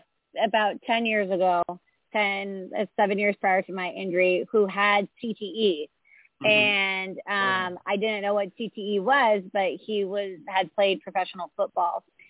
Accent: Austin, Texas, United States; I am from Austin, Texas, and I am an artist.

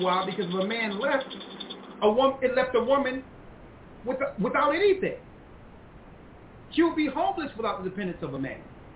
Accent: Philadelphia, Pennsylvania, United States; I grew up in North Philadelphia, right?

